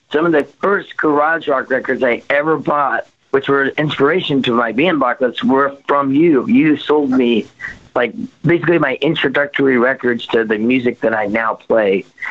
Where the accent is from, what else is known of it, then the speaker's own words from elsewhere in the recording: Dunwoody, Georgia, United States; also born or lived in Savannah; Yeah, I grew up mostly in Dunwoody. I think I lived in Savannah for a year when I was like 4, but mostly in Dunwoody, Georgia.